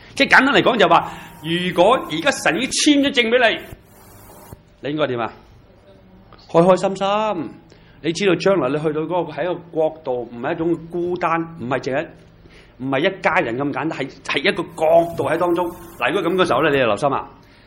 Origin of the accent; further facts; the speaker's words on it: China; 其實我中國人都係咁樣嘅。